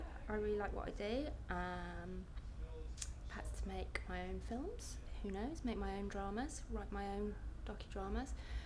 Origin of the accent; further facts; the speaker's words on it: East Midlands, United Kingdom; accent: Scottish; also born or lived in Scotland; now in London, United Kingdom; I'm Scottish, as you can tell from the accent. So I was born in Scotland but grew up in the Midlands, grew up in Derbyshire, moved to London after university. So yes, I'm from all over the place.